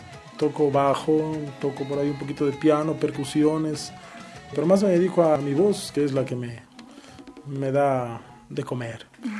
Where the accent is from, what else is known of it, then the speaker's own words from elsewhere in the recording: Ecuador; ecuatoriana. Pasillos, tal vez es difícil salir del país con esta música, pero me gusta quedarme en mi país y hacer mi música.